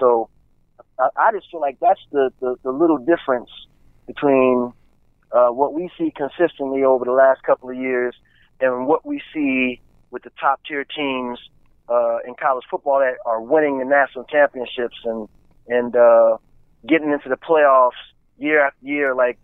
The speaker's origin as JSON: {"language": "English", "region": "Pennsylvania", "country": "United States", "said": "because I was from Pennsylvania, being a running back, we prided ourselves on being tough as well."}